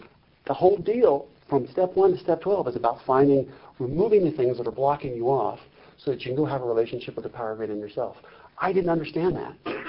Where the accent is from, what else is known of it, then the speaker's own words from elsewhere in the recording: New Jersey, United States; And I grew up in New Jersey, you know.